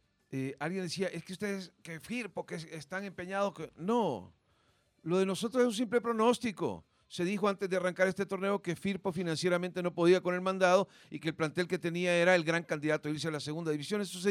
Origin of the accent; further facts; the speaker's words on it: El Salvador; Como somos los guanacos.